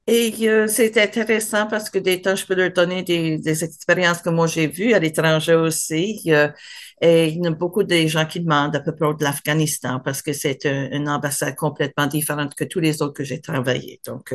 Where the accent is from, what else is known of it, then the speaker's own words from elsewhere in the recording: Canada; accent: Acadian; Mais j'ai jamais, jamais caché mon accent acadien.